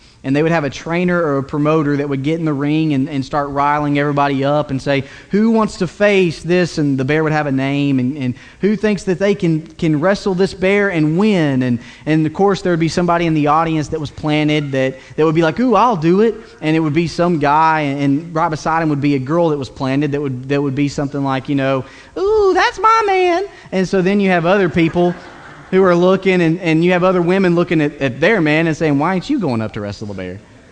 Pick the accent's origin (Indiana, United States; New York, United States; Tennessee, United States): Tennessee, United States; I'm from East Tennessee, and so I might say wrestling, just let it go.